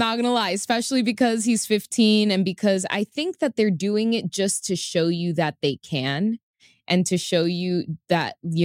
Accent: Miami, Florida, United States; I grew up in Miami and we grew up around clubs and nightlife.

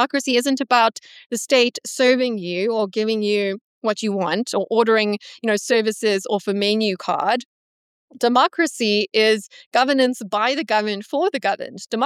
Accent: South Africa; I come from South Africa.

